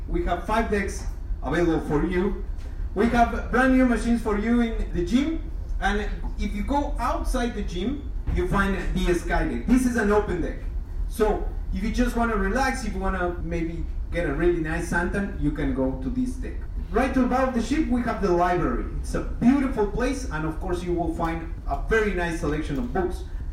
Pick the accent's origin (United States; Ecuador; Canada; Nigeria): Ecuador; Quito, Pichincha; I'm originally from Quito.